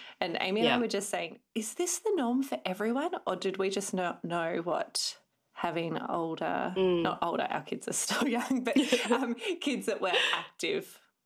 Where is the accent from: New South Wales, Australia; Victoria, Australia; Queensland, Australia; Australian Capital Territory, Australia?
Victoria, Australia; Melbourne; so we're from Melbourne, the bottom of Australia.